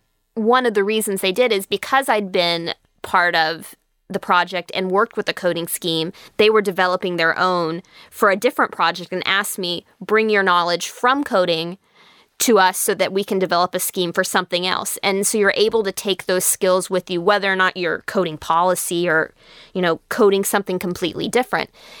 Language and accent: English; Oklahoma, United States; Blame the fact that I'm from Oklahoma.